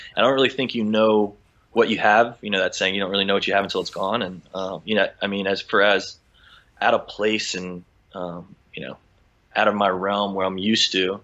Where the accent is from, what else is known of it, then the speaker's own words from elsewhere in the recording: United States; trust me as an American, kind of being in a foreign land.